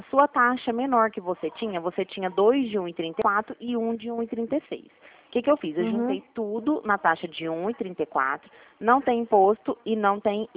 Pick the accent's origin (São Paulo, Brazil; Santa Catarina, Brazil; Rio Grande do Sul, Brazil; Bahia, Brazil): São Paulo, Brazil; Eu sou do estado de São Paulo